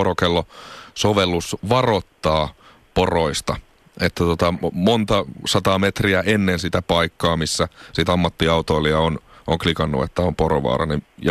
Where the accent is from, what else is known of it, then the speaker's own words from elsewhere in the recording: Southern Finland, Finland; Kun itsekin olen Etelä-Suomesta